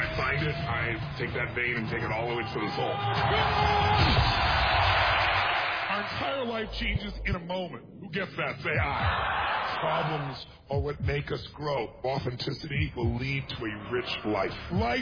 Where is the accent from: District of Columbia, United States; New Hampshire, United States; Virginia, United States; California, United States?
California, United States; Azusa; I'm a kid from Azusa, California, who did not have any certainty